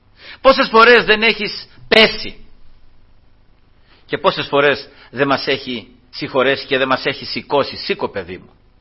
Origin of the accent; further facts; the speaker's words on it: Peloponnese, Greece; εγώ είμαι από τη Μεσσηνία βέβαια